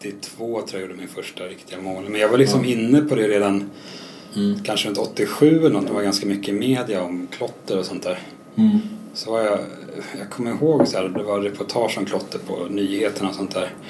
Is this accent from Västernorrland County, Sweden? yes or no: no; Lidingö, Stockholm County, Sweden; jag växte upp långt ute på Lidingö. Det var inte så mycket sånt där.